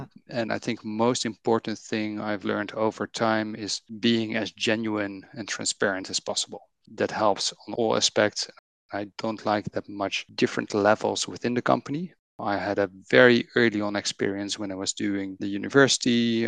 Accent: Netherlands; English is a second language; I think the multiple languages is relatively easy because I'm from the Netherlands and Dutch is not that useful in the rest of the world.

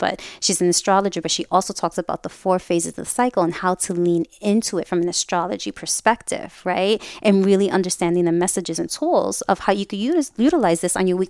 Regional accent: New York City, New York, United States; I was raised in New York City, and you know, I hated living in my body.

